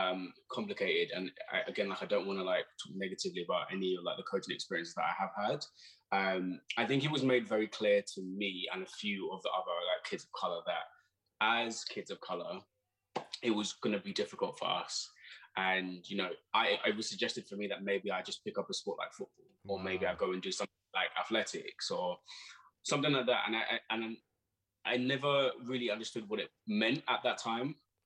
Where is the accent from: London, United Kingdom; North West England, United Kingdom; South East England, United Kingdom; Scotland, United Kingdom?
London, United Kingdom; Hackney; because I was born and raised in Hackney